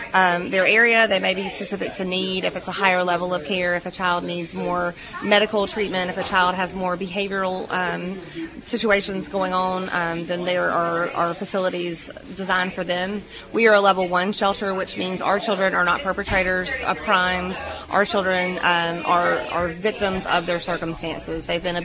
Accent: Rock Hill, South Carolina, United States; So I am a local. I'm from Rock Hill. I graduated from Northwestern High School, and then I stayed in town to go to Winthrop.

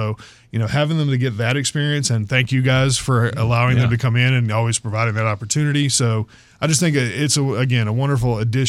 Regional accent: South Carolina, United States; having, you know, born and raised in South Carolina, gone through the school districts

